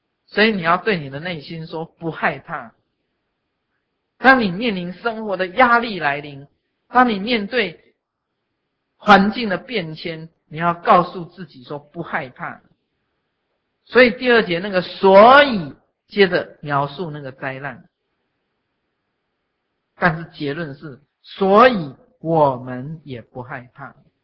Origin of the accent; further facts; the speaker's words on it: China; 所以我们中国人有句话说，祸不单行